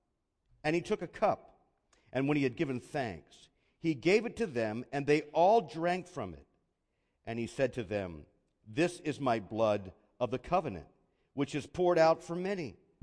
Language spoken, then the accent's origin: English; Pennsylvania, United States; There's one of those five-point intersections where I grew up near Philadelphia